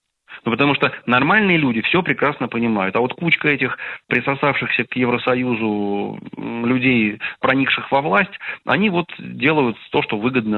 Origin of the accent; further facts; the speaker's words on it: Pskov Oblast, Russia; просто потому, что я вырос на Псковщине, а Псковщина граничит с Беларусью